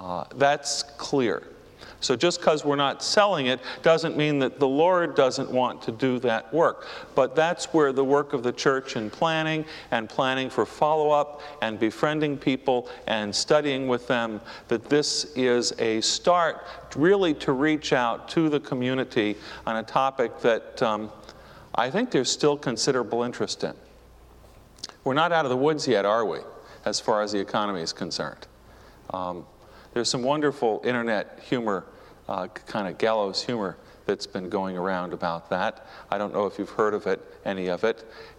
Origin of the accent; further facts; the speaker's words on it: New York City, New York, United States; September 11th will be the 10th anniversary of the tragedy that struck my hometown. You know, I'm a native New Yorker.